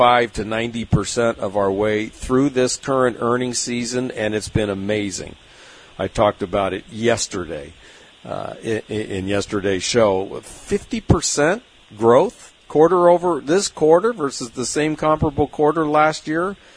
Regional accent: San Diego, California, United States; I've been on a lot of harbor cruises growing up in San Diego, obviously.

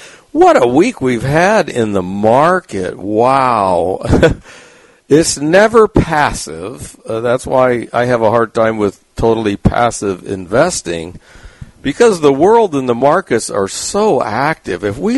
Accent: San Diego, California, United States; Yeah, well, I grew up in San Diego, which obviously is a very sunny place.

